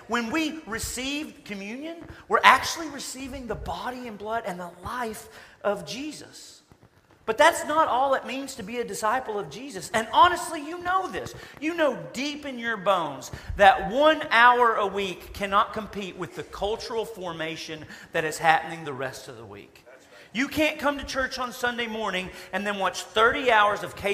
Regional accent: the South, United States; I grew up in the Bible Belt too. It is just part of the culture, part of the air that we breathe.

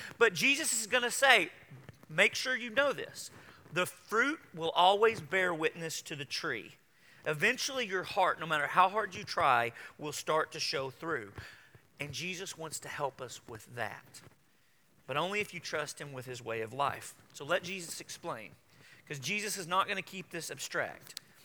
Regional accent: the South, United States; We've been taught, we grew up in the South, we've been taught behavior modification.

